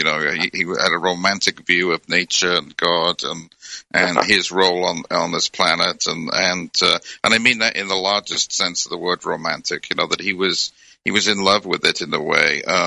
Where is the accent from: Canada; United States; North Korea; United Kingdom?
United Kingdom; Wales; moved away as an adult; I grew up in Wales. Yeah, spent first 20 years of my life in Wales.